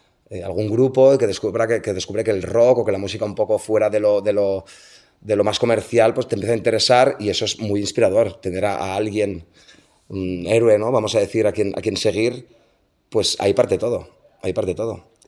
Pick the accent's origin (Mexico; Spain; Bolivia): Spain; Benicarló, Valencian Community; Yo te podría explicar para empezar que soy de Benicarló.